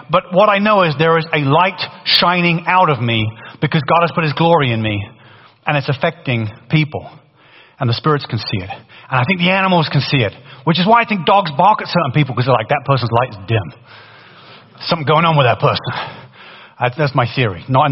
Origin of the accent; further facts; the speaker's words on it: England, United Kingdom; accent: British; moved away; When I first moved from England, my British accent was stronger. And now no one knows where I'm from now.